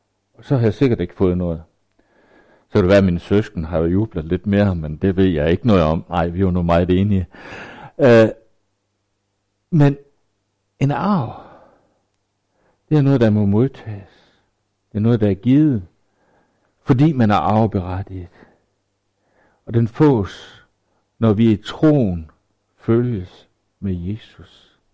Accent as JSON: {"language": "Danish", "region": "Jutland", "country": "Denmark", "said": "jeg er jyde."}